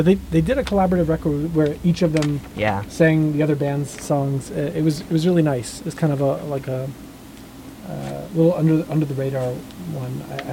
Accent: Texas, United States; That's really interesting, because I'm from Texas.

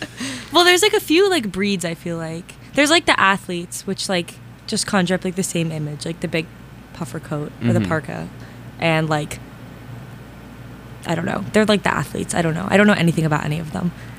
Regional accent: Boston, Massachusetts, United States

